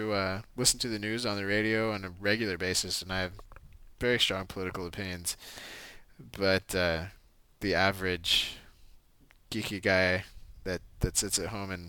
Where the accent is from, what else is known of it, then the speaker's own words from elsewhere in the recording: Texas, United States; Born and raised a Texan.